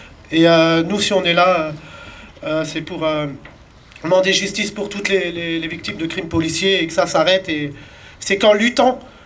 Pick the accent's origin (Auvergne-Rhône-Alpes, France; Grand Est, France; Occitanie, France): Grand Est, France; Strasbourg; je viens de Strasbourg.